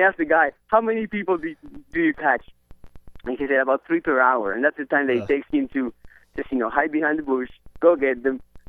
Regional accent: Uruguay; English is a second language; now in Los Angeles, United States; I am from Uruguay originally. That's why my accent. But I've been here 20 years

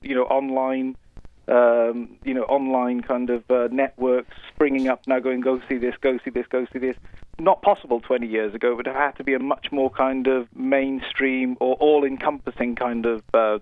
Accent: Wales, United Kingdom; I'm actually Welsh, but Welsh. As far as Americans are concerned, I'm English.

